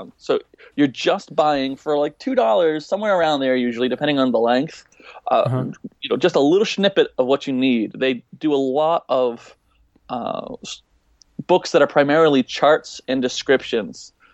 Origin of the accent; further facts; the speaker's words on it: Boston, Massachusetts, United States; I am. Yep. Yeah. I am a Bostonian, sir.